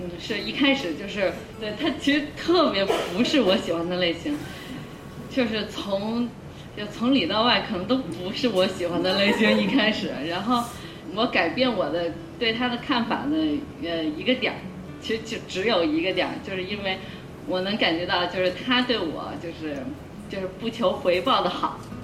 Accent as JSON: {"language": "Chinese", "region": "Beijing", "country": "China", "said": "我们俩都是从北京来的，就是在这里面最年轻吧"}